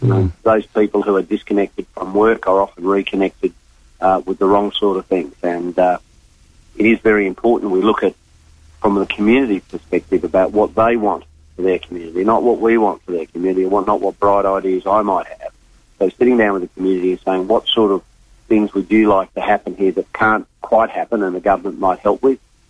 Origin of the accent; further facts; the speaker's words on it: Northern Territory, Australia; I come from the Northern Territory, and I know it well.